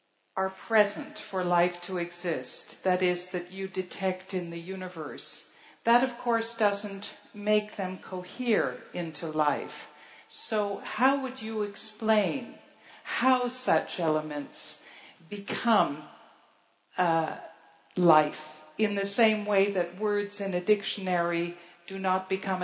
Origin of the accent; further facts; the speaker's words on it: Toronto, Ontario, Canada; Yes, Larry. That's right. He's a fellow Torontonian.